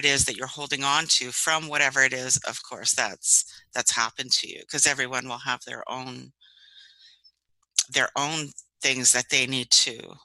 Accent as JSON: {"language": "English", "country": "Canada", "said": "Well, I am an author from Canada"}